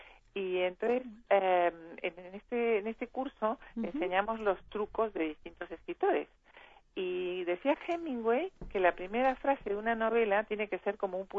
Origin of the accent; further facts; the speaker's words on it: Uruguay; yo soy uruguaya, soy escritora, soy madre, soy abuela